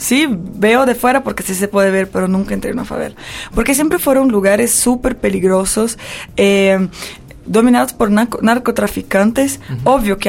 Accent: Rio de Janeiro, Brazil; born there; Spanish is a second language; Yo nací en Río de Janeiro, pero hoy vivo en una ciudad un poco más alejada, hora y media más o menos de Río.

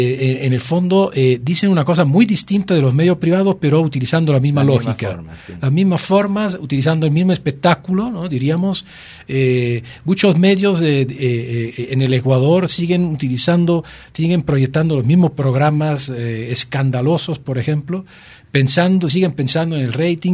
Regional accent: Italy; yo que vengo de Italia, me hace recordar en los años 70, en Italia

